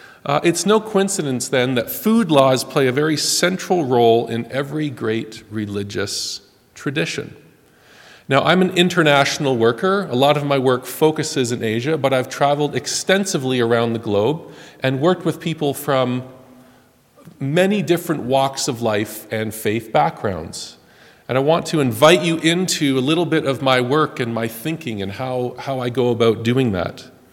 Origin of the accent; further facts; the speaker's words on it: Ontario, Canada; I have Mennonite heritage. I am one of you. I am from Niagara area originally.